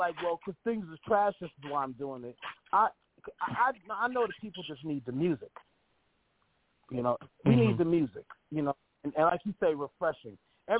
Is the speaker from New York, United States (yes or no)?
yes; Brooklyn, New York, United States; Yo, I'm from East New York.